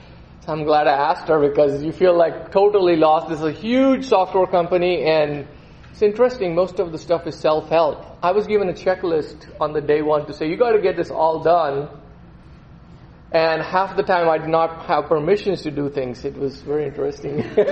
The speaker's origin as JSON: {"language": "English", "country": "India", "tie": "born or raised there", "moved": "yes", "lives_now": "Colorado Springs, United States", "said": "I was born and raised in India, and I moved to the U.S. about 25 years ago, and most of that time I spent in Colorado Springs."}